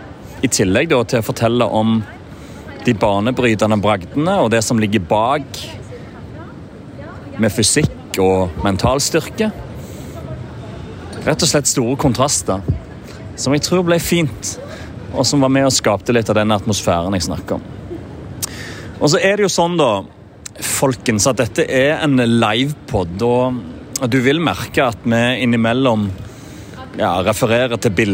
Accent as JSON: {"language": "Norwegian", "town": "Egersund", "region": "Rogaland", "country": "Norway", "said": "etter å ha vært hjemme i Egersund"}